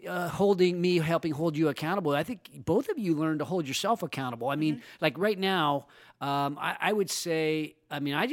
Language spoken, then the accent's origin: English; Roseville, California, United States; My hometown is Roseville. I consider the greater Sacramento area our hometown.